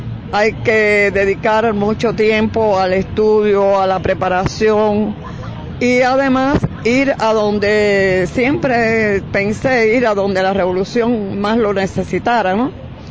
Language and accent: Spanish; Santa Clara, Villa Clara, Cuba; now in Havana, Cuba; Luego regresé a Villa Clara, a Santa Clara, que es de donde yo soy, y allí continué mi labor